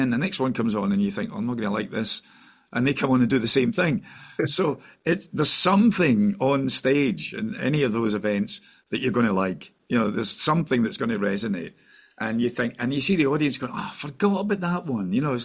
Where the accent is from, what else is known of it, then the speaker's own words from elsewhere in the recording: Cambuslang, Scotland, United Kingdom; I'll go back to where I was born in Cambuslang Lang in the outskirts